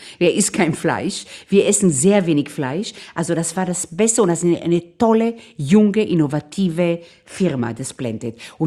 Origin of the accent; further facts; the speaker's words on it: Israel; ich bin in Israel aufgewachsen. Wir sind Wüstenkinder. Man nennt uns auch Sabres.